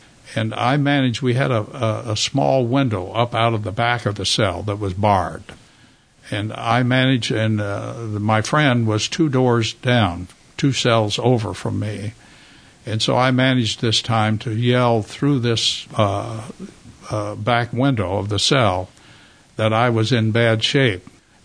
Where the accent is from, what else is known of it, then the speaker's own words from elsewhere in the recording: United States; I'm an American, and it's only natural for me to think that the Americans will win the war.